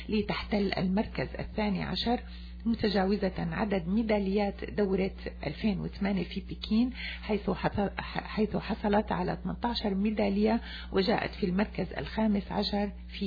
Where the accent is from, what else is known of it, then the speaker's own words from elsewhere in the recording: Syria; نتمنى أنه بلدنا سوريا الجريح